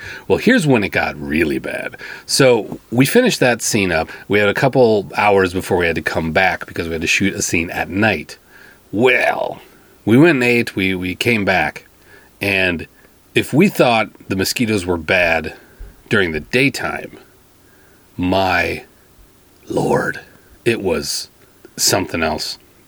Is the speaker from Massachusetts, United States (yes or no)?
no; Minnesota, United States; I'm from Minnesota, I can't handle the heat so well.